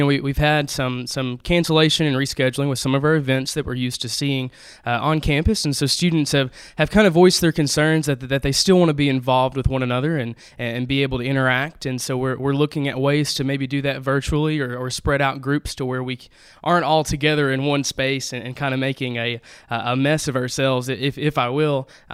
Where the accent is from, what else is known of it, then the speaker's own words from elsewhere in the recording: Madisonville, Tennessee, United States; Yeah, so I'm from Madisonville. It's a small town in East Tennessee. It's right in the middle of Knoxville and Chattanooga.